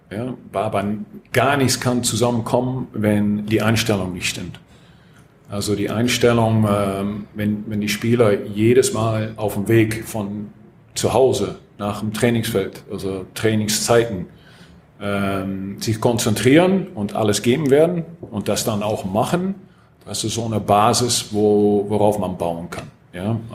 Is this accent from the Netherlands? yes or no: yes; Netherlands; German is a second language; Ich bin Holländer, ne? Also die, den, das ist bei mir noch immer schwierig.